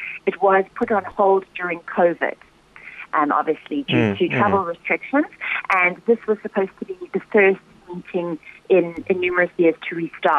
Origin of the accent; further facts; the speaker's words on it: South Africa; Iran is a country that has values that are diametrically opposed to our own values as South Africans.